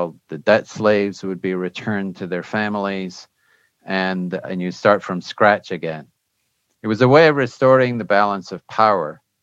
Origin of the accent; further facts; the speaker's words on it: Scotland, United Kingdom; now in United States; I'm actually from Scotland, and I went to university in Scotland